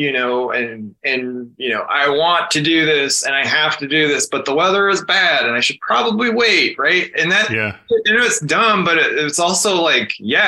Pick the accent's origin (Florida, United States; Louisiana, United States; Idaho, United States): Idaho, United States; Shelley; Well, I grew up in Shelley, Idaho, which is about a town of about 3,000 people in southeastern Idaho. It's a small farming community mostly.